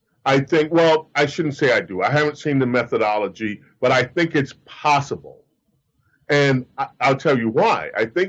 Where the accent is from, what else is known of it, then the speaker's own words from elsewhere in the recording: Queens, New York, United States; when I grew up in Queens, New York, there was a Republican Party, there was a Democrat Party in my neighborhood.